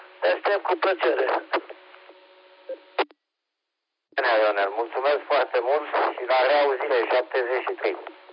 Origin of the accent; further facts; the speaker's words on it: Câmpulung, Argeș, Romania; eu sunt din Câmpul Musel